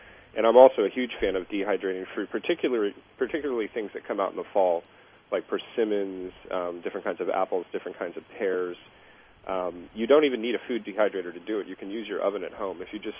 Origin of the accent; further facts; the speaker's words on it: San Francisco, California, United States; also born or lived in Napa; You know, I'm from San Francisco. I'm from an urban area, and I've lived outside of the city now for about 8 years. Half that time was in Napa, and then 4 years ago I ended up moving up to northern Sonoma County